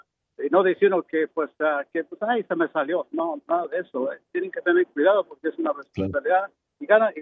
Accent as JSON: {"language": "Spanish", "country": "Mexico", "said": "Somos mexicanos, sí, pero hay otros grupos."}